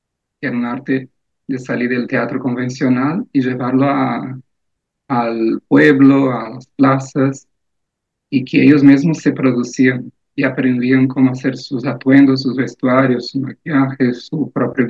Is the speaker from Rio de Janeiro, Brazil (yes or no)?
no; Brasília, Federal District, Brazil; Spanish is a second language; Y en Brasilia, de donde soy